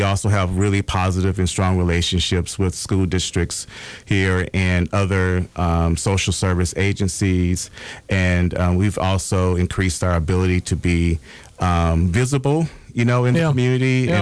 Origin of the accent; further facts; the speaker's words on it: Mississippi, United States; I'm originally from Mississippi, so I'm a country boy.